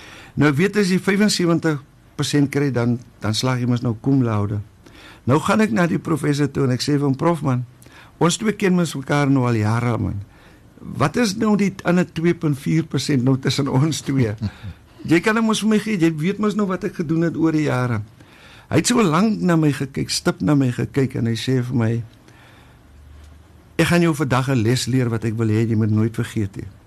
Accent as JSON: {"language": "Afrikaans", "town": "Wolseley", "region": "Western Cape", "country": "South Africa", "tie": "born or raised there", "said": "ek is gebore in Dieprivier in Kaapstad in, daar het ons gewoon en my pa was in korrektiewe dienste gewees en dan het ons maar nou so getrek op die ouwe en dit ons het in Woolsley."}